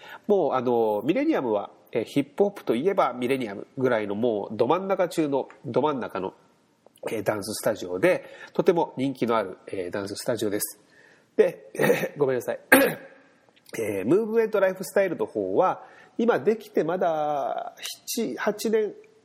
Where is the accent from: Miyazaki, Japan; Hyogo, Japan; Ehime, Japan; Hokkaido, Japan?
Miyazaki, Japan; で、僕は宮崎県出身なんですが、九州の宮崎ですね、なんですが